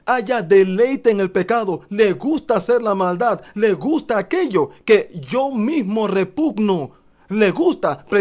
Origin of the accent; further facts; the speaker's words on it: Panama; Si bien es cierto que nosotros no somos el pueblo de Israel, literalmente hablando, porque este es Panamá, no somos israelitas, somos panameños.